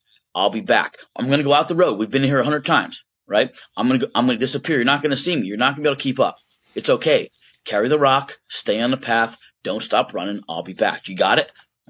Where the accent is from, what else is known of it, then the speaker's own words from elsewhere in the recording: Shamokin, Pennsylvania, United States; we grew up in Shamokin, which is a small coal town and a poor coal town. But we lived in this little house, and I could see this mountain.